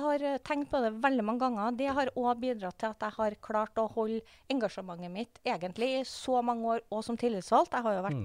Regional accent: Trøndelag, Norway; som trønder og vant til litt andre temperaturer.

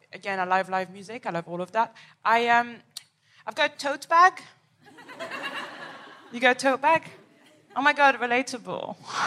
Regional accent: Paris, Île-de-France, France; I am from Paris, from the outskirts.

